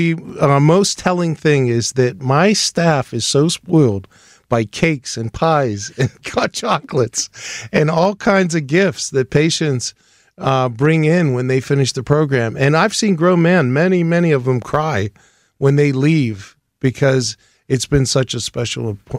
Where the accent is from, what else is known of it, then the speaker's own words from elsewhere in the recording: Pittsburgh, Pennsylvania, United States; Well, I'm a Pittsburgh guy. I mean, I grew up here in Pittsburgh in the North Hills, and I love Pittsburgh.